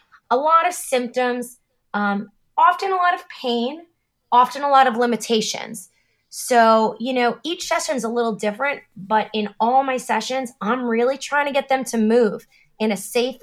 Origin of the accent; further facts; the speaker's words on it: New Jersey, United States; I sometimes get in trouble for my foul mouth, but I'm from New Jersey.